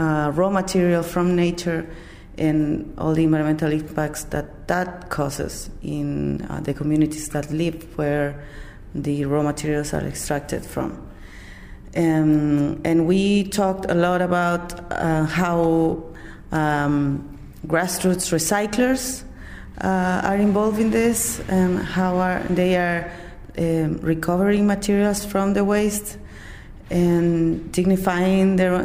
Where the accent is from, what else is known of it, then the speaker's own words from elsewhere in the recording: Temuco, Araucanía, Chile; I'm from Temuco, a city in the south of Chile